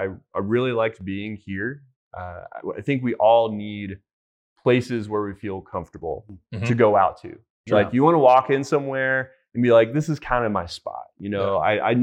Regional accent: Kentucky, United States; So I'm from Kentucky, and growing up there, they actually produce a little whiskey.

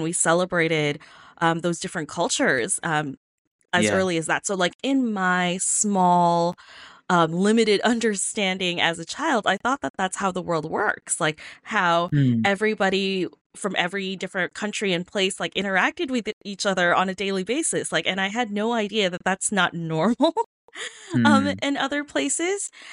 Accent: South Korea; also born or lived in Egypt; When I was growing up there, it was

